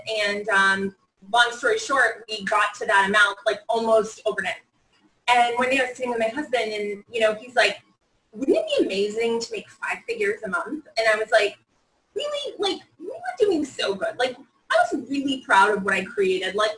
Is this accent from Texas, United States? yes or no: no; Boston, Massachusetts, United States; Like I'm from Boston, I'm a city girl.